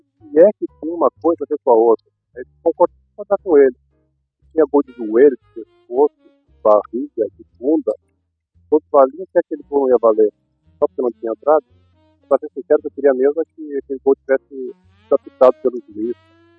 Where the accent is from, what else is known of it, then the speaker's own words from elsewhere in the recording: Pelotas, Rio Grande do Sul, Brazil; born there; sou gaúcho, nasci em Pelotas.